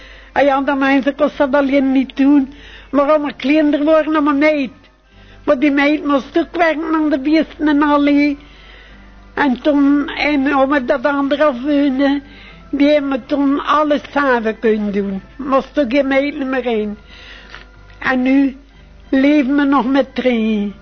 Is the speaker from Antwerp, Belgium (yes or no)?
no; Moerkerke, West Flanders, Belgium; Nee, ik ben van Moerkerke.